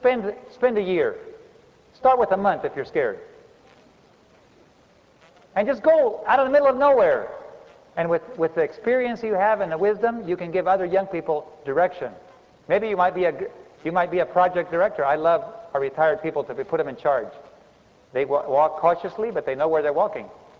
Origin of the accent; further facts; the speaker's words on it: Bolivia; English is a second language; I grew up in Bolivia, and I'll tell you what, the Adventist church was a minority.